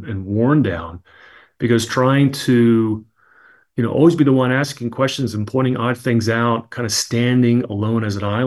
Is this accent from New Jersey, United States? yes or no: yes; New Jersey, United States; So I grew up in New Jersey and I had friends who were in the buildings and got out on 9/11.